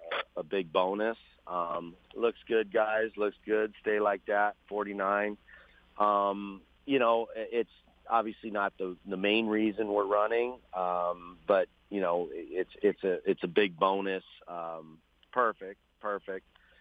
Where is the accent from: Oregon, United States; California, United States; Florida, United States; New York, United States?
California, United States; Del Mar; The first one being at Del Mar, in my hometown, and running 1-2 was just incredible.